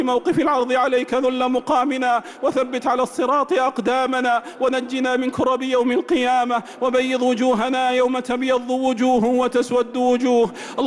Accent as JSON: {"language": "Arabic", "country": "Saudi Arabia", "said": "اللهم أدم على بلادنا المملكة العربية السعودية"}